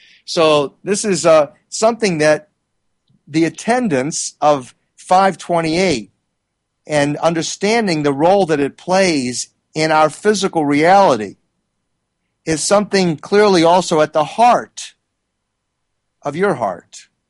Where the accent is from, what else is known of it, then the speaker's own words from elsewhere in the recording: Philadelphia, Pennsylvania, United States; And I'm from Philadelphia.